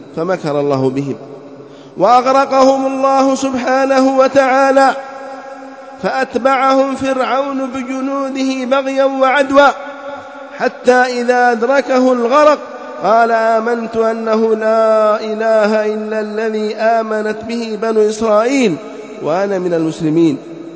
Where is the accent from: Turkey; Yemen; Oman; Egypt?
Yemen; كم من القباب والقبور في بلادنا اليمن التي تعبد من دون الله،